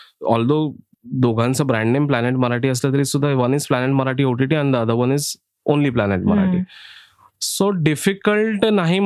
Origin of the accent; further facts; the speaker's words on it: Aurangabad, Maharashtra, India; निखिल महाजन औरंगाबादचा आहे, मी औरंगाबादचा आहे as a producer.